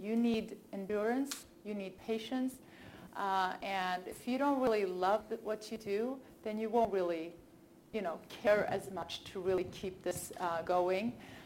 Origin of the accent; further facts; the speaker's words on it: Sweden; English is a second language; moved away as an adult; I moved here about 4 years ago from Sweden. Yes, I grew up in Sweden.